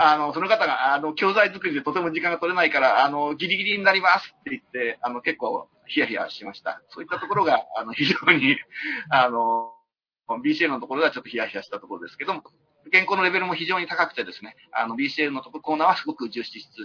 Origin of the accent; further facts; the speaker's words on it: Yokohama, Kanagawa, Japan; 神奈川県ですね。神奈川県の横浜市です。はい。…です。